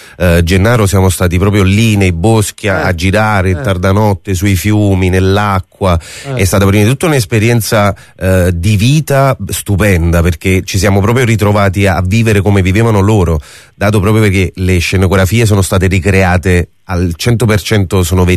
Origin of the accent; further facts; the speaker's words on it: Campania, Italy; essendo campano